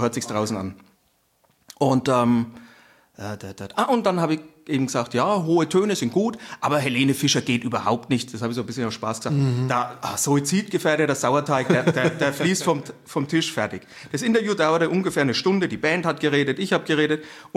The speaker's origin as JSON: {"language": "German", "region": "Bavaria", "country": "Germany"}